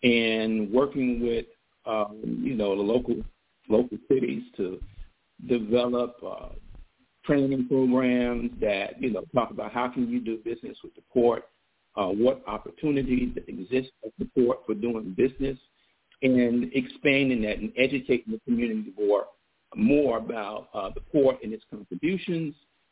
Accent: Riviera Beach, Florida, United States; So I grew up in West Palm Beach. I grew up here in Riviera Beach. So I'm homegrown. I'm homegrown. I know the community.

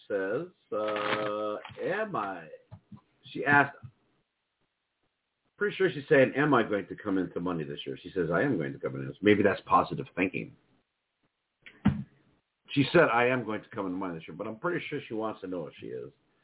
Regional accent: Minnesota, United States; also born or lived in California; now in Virginia, United States; I was born in a different state. I was born in California. I grew up in Minnesota. I live in Virginia.

